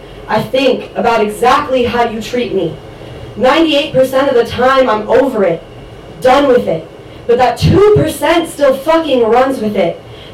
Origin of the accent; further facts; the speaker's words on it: California, United States; I'm from California, okay.